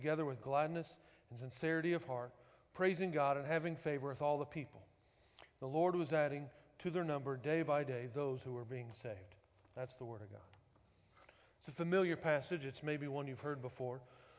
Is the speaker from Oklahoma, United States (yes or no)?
yes; Oklahoma City, Oklahoma, United States; I'm from Oklahoma City originally. I was still new to the area.